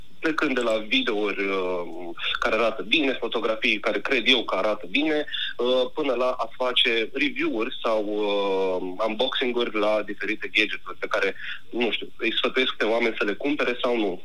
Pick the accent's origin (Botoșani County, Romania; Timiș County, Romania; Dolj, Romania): Botoșani County, Romania; Dorohoi; mai sunt oameni din Dorohoi, de unde sunt eu, de exemplu, care mă urmăresc.